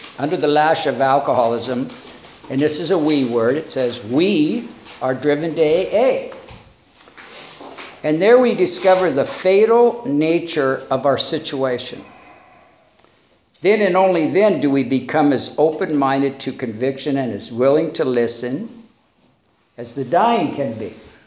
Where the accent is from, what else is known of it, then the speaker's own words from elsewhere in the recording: Sacramento, California, United States; By this time, I was the oldest of five boys. Born and raised in Sacramento